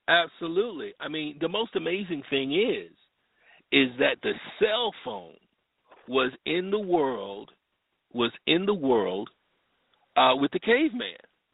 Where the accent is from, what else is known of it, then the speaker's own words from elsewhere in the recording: Bloomfield, Connecticut, United States; also born or lived in Riverside, California; I was born in Riverside, California. I was an Air Force baby. And moved to Connecticut. Moved to Hartford, Connecticut. Actually, it's Bloomfield, Connecticut for the Connecticuters out there. Stayed there until I was 10 years old.